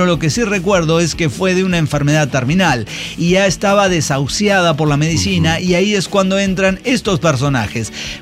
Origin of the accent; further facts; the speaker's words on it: Mayagüez, Puerto Rico; En mi ciudad natal, Mayagüez, ahí Puerto Rico.